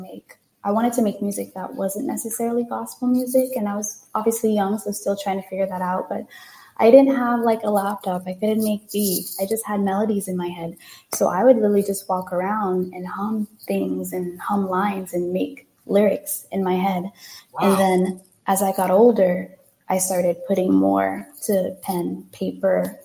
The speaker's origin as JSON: {"language": "English", "country": "Jamaica", "tie": "born or raised there", "moved": "yes", "lives_now": "United States", "said": "And growing up in Jamaica, we listened to a lot of Christian music."}